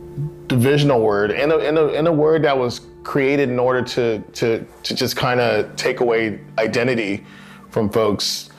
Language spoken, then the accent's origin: English; Houston, Texas, United States; born there; also born or lived in Liberia; I was born here in America, in Houston, but I lived overseas in my parents' home country of Liberia, West Africa